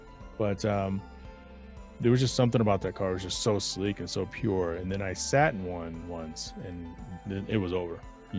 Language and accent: English; Garland, Texas, United States; I grew up in Garland, Texas.